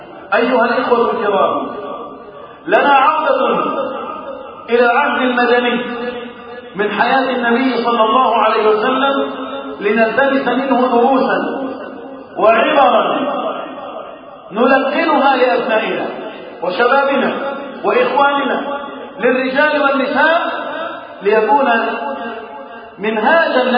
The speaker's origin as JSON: {"language": "Arabic", "country": "Egypt", "said": "اللهم احفظ بلدنا مصر وسائر بلاد المسلمين من الفتن"}